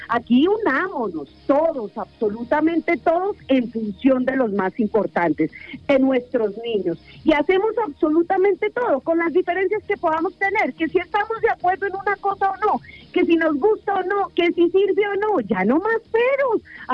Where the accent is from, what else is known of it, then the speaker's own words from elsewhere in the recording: Colombia; Yo, como colombiana que pago mis impuestos